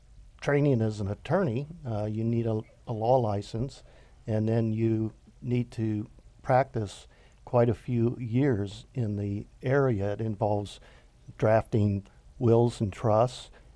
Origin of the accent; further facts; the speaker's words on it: Ohio, United States; I was raised in Auglaize County, and that was the county that Neil Armstrong was born in.